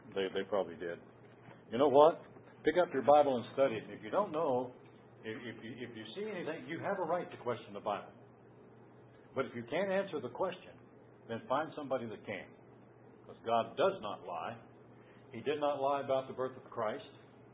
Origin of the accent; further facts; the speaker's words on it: United States; I'm an American citizen. I'm proud to be an American.